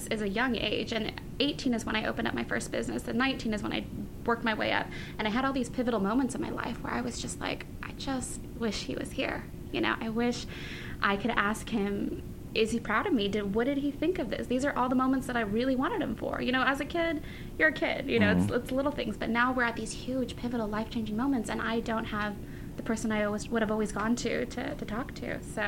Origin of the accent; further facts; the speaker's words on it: Santa Paula, California, United States; I grew up in Santa Paula. I work in LA now primarily.